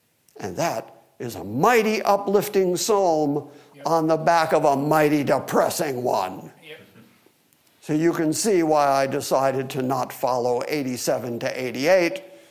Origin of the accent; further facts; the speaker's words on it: Detroit, Michigan, United States; born there; no, I was born in Detroit. That'd be me.